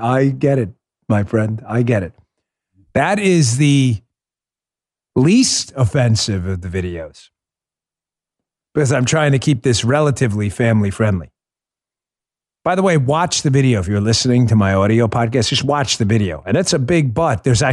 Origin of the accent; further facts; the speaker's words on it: New York, United States; I'm a New Yorker. I grew up in New York. I know Nassau, Suffolk County, and Queens and the five boroughs well.